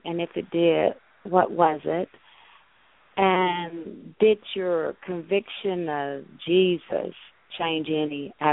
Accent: Alabama, United States; I'm from Alabama.

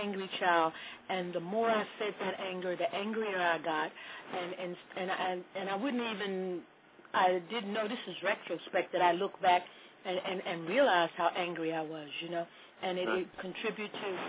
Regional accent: New York City, New York, United States; 'cause, you know, I come from Harlem, and, you know, it wasn't about being scared of nothing

